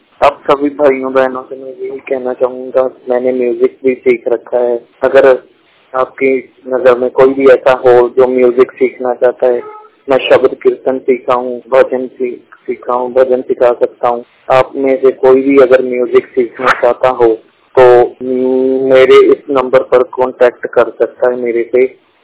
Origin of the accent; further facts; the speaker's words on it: Amritsar, Punjab, India; मैं अपने गांव बडाला भिट्टेवड राम तीर्थ रोड का रहने वाला हूं और जिला अमृतसर है। मैंने वैसे प्लस टू कंप्लीट कर रखी है